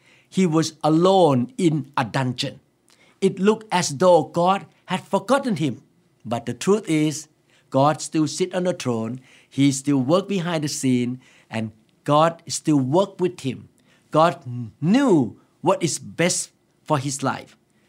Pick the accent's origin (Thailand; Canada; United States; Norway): Thailand; born there; English is a second language; even though I was born in Thailand, I was born as a Buddhist, but eventually God called me into the kingdom of God. And God called me to be a pastor of a local church in America.